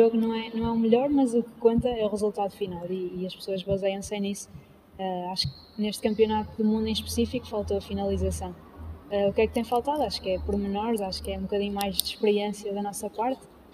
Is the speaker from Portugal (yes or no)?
yes; Portugal; aqui da Oliveira das Mães, que é de onde eu sou também natural.